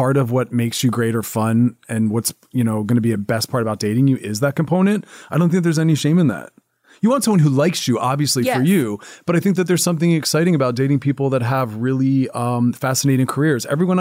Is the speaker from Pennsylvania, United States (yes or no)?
yes; Philadelphia, Pennsylvania, United States; Philadelphia.